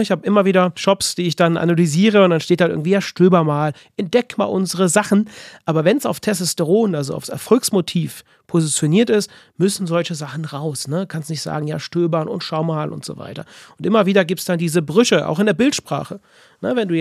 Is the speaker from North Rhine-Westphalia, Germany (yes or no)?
yes; Cologne, North Rhine-Westphalia, Germany; Bei uns in Köln sagen wir immer, jeder Jeck ist anders.